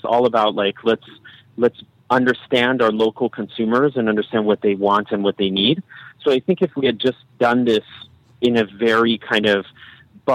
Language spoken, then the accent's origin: English; Berkeley, California, United States; maybe this is because I come from Berkeley and I'm like, a Californian